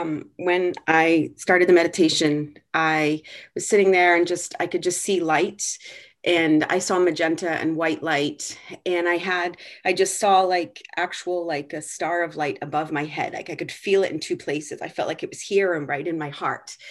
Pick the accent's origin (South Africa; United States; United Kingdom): United Kingdom; Wales; like we call it kutch, I'm Welsh. It means like to cuddle.